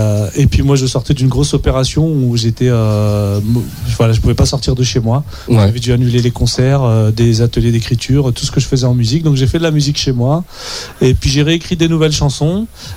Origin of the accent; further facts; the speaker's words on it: Brittany, France; un concert chez moi en Bretagne